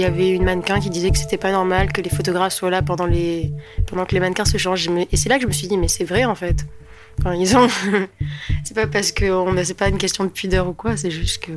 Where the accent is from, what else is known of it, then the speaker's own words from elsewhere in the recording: Côte d’Ivoire; born there; also born or lived in France; Quand je suis née, il était en Côte d'Ivoire, mais je ne me rappelle pas parce que j'avais qu'un an. Après, j'ai fait 4 ans en France.